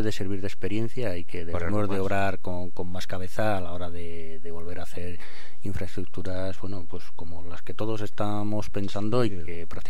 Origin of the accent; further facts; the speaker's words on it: Badajoz, Extremadura, Spain; pasando por Badajoz, por mi tierra